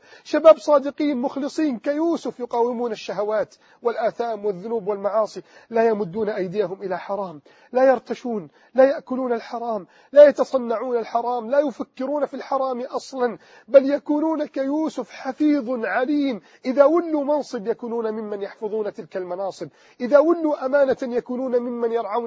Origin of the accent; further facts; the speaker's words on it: Egypt; كيف أستطيع أن أقنع شبابنا في مصر والوطن العربي جميعا